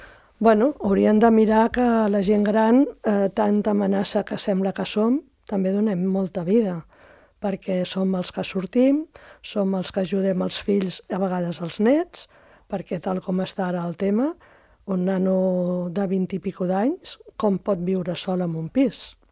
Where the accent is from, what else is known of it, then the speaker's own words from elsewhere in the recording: Barcelona, Catalonia, Spain; jo sóc de Barcelona i sembla una tonteria, però no ho és. O sigui, al ser una ciutat gran, aquestes coses no, jo no les he viscudes.